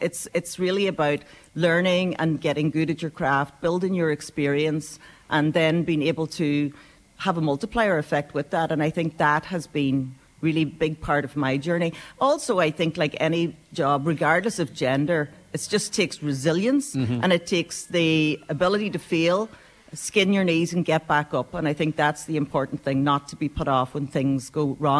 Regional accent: Ulster, Ireland; Well, because I'm born and bred in Donegal.

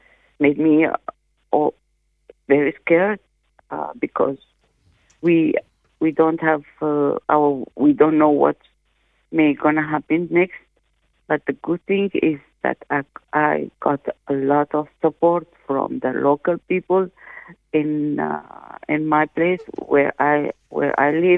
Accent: Sudan; because I came from Sudan, and of course, you know, there's a war there

